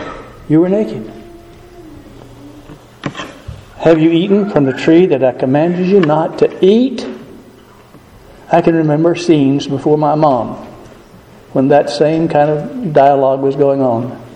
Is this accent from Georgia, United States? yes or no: yes; Georgia, United States; all of the animals we used to have on the farm where I grew up in Georgia, not one of them knew he was naked.